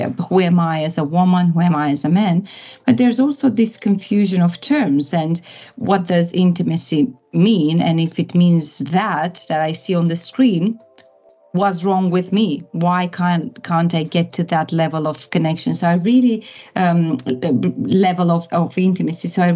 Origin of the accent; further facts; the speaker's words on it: Romania; I'm originally from Romania.